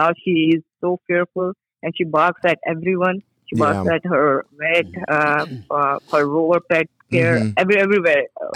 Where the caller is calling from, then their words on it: Olive Branch, Mississippi, United States; I'm calling from Olive Branch, Mississippi.